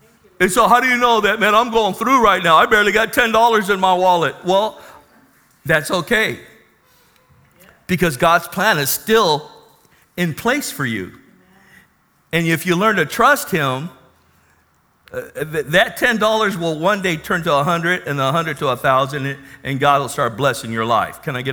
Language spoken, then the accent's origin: English; National City, California, United States; And so I grew up in National City, captive to the environment, thinking that all my friends were important.